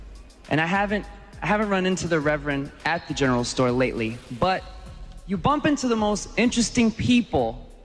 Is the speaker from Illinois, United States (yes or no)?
no; Memphis, Tennessee, United States; Well, growing up in Memphis, Tennessee, it's a good town. You learn a thing or two.